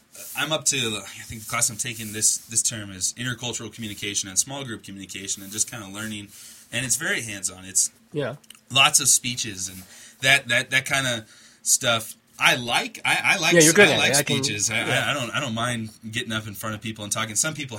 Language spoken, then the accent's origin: English; Oregon, United States; I love my home state. I think Oregon is the coolest place to live. I think it's the coolest state of the 50.